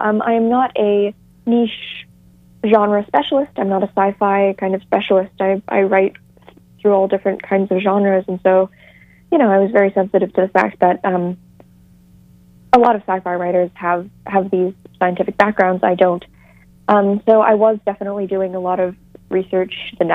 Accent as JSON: {"language": "English", "region": "North Carolina", "country": "United States", "tie": "born or raised there", "said": "I was down in my hometown in North Carolina doing a series of school visits, which was really fun."}